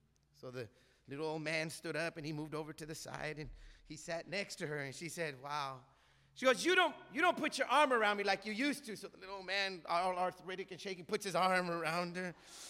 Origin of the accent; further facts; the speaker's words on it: Pasco, Washington, United States; We're from a place called Tri-Cities, Washington. I'm from Pasco, Washington.